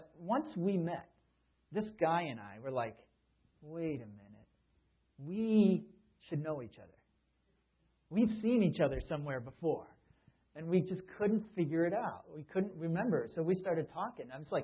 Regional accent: Massachusetts, United States; And now this is in Massachusetts. We're both from Massachusetts.

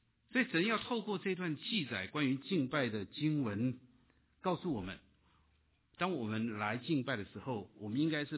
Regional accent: China; 这句话如果换成我们中国人的文化里面来讲

